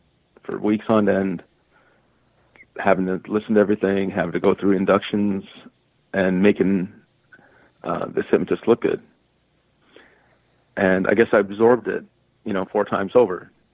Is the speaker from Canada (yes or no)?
yes; Canada; also born or lived in Fiji; I was born in the Fiji Islands. I was raised in Canada from the age of 4. Right through.